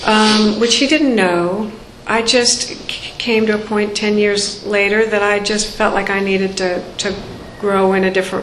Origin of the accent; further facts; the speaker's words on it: Pacific Northwest, United States; I was 21. I was darn shy. I came from the Pacific Northwest.